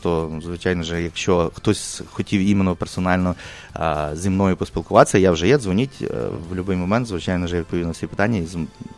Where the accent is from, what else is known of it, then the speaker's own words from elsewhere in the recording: Lviv, Lviv Oblast, Ukraine; Я сам зі Львова